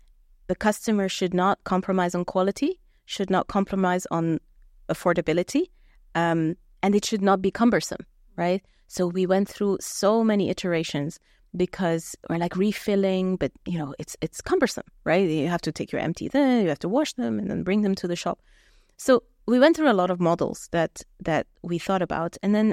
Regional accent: Switzerland; English is a second language; moved away; I grew up in Switzerland. I pick up a stone, I throw it, I hit a scientist, right?

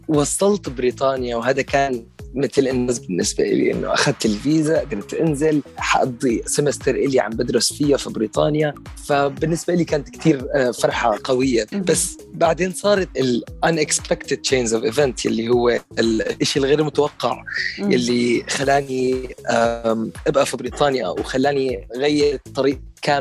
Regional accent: Syria; now in United Kingdom; فرحت على الموقع الدولة نفسه ببريطانيا وكتبت أنا مواطن سوري وبدي ضل ببريطانيا

